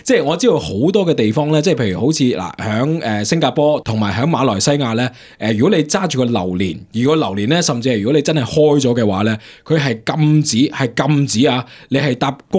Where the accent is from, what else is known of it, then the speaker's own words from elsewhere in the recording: China; 其实都唔使讲话咁远啦，我哋中国人成日都话啦